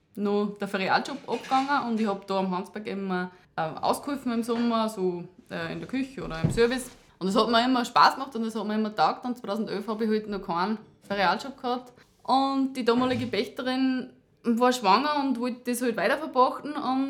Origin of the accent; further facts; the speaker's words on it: St. Johann am Wimberg, Upper Austria, Austria; also born or lived in Vienna; ich bin geboren in St. Hans, St. Johann am Wimberg, bin dann in die Hauptschule gegangen in St. Peter, dann HLW in Rohrbach